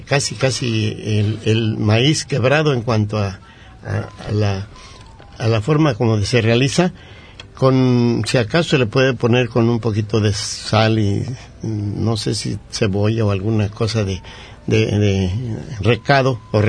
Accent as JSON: {"language": "Spanish", "town": "Guadalajara", "region": "Jalisco", "country": "Mexico", "tie": "born or raised there", "said": "la que viví en mi niñez, pues en Guadalajara, pues he estado mucho en contacto por mi familia, que tiene origen michoacano"}